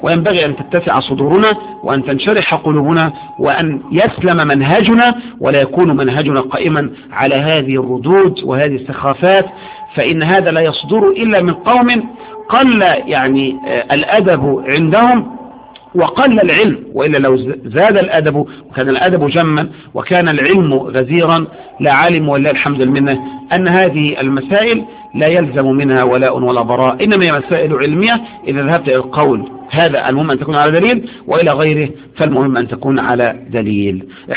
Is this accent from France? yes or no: no; Egypt; فضل على الواقع عندنا في مصر